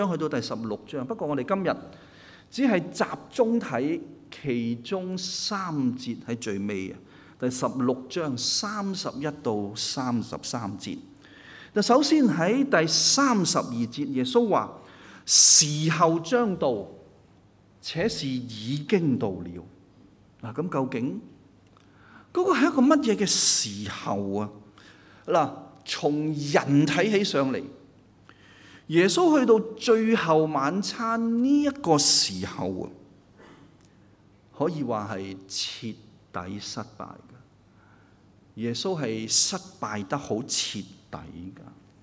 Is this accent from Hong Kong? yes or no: yes; Hong Kong; 香港是我们土生土长成长的地方，是我们的家